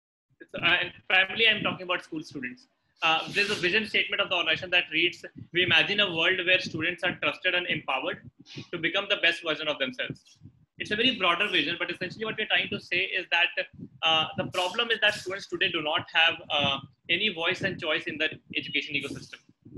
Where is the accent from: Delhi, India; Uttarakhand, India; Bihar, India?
Bihar, India; Bihar mein, but I'm from Bihar.